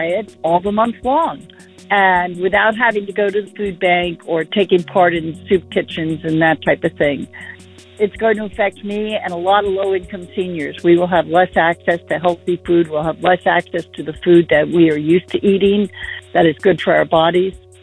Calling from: Port Townsend, Washington, United States; I'm calling from Port Townsend, Washington.

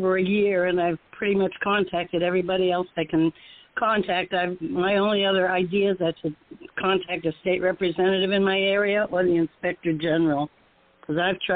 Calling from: Florida, United States; I'm calling from Florida.

